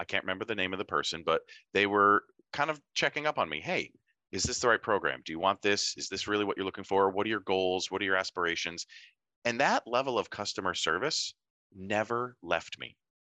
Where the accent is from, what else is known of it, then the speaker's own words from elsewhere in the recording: New England, United States; I born and raised in New England, sort of, that kind of part of the country.